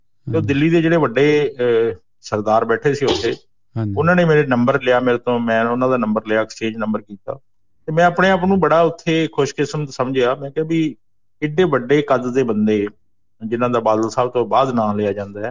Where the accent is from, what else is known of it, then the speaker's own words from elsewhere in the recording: Muktsar, Punjab, India; ਮੈਂ ਕਿਹਾ ਜੀ ਮੈਂ ਮੁਕਤਸਰ ਤੋਂ ਆ।